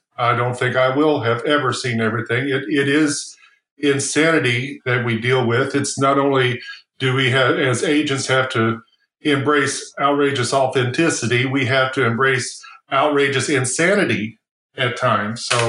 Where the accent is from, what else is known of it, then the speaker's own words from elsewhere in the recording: Kentucky, United States; I had a call from a lady in Radcliffe, Kentucky, which is oddly like a skip and a jump from where I grew up in Kentucky. We shopped all the time at the Kmart in Radcliffe.